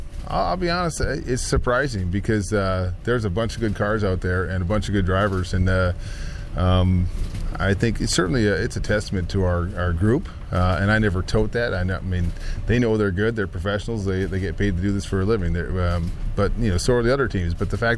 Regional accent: Minnesota, United States; and I told him I'm from Minnesota. We don't know how to wear cowboy hats.

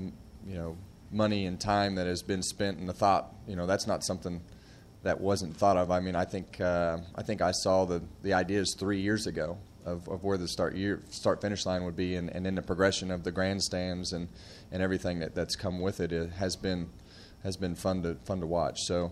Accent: California, United States; Just because I've never raced at the Kern County Raceway in my hometown.

